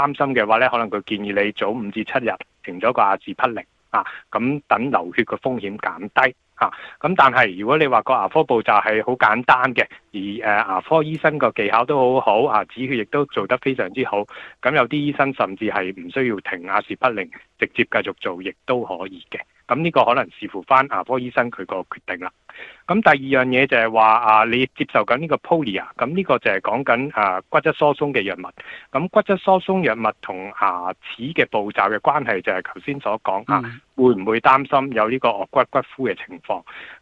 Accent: China

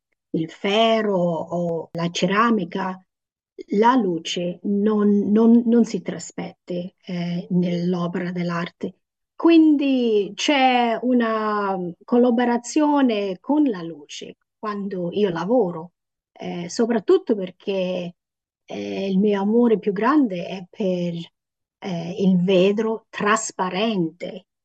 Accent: Australia; Italian is a second language; now in Italy; E poi quando vai più al sud dell'Australia, dove c'è più pioggia, Ci sono per esempio gli alberi, da dove vengo io non ci sono tanti alberi, solo proprio vicino al fiume. Quindi io ho vissuto tanto sul mare

